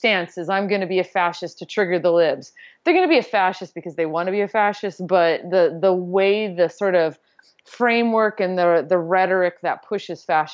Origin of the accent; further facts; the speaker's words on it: Texas, United States; I am from West Texas, actually, originally.